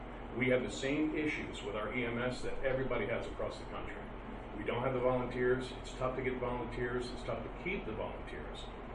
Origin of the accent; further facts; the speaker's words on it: Plattekill, New York, United States; now in Modena, United States; I am from Plattekill. I live right here in Modena.